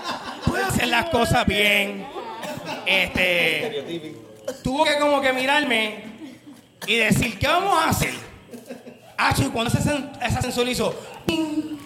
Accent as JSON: {"language": "Spanish", "country": "Puerto Rico", "said": "Aquí somos bien boricua, bien local."}